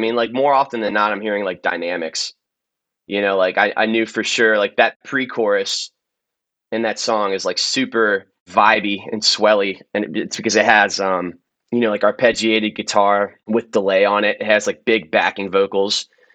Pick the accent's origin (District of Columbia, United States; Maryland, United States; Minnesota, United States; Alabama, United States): Maryland, United States; Oh, bro, I'm from Maryland, dude. Go-go is everything here.